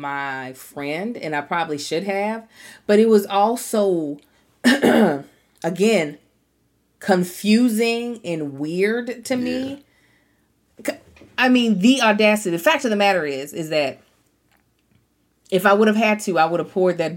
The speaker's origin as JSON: {"language": "English", "town": "Baltimore", "region": "Maryland", "country": "United States", "said": "oh, I'm from Baltimore. We love crabs."}